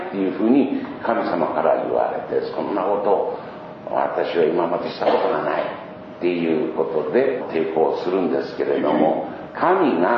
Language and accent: Japanese; Taiwan; 台湾で生まれ育った私